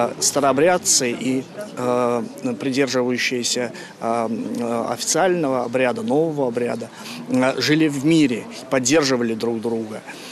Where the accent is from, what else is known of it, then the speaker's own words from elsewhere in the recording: Saratov, Saratov Oblast, Russia; born there; Я родился в Саратове, и в Саратове было очень много старообрядцев, и была большая старообрядческая община.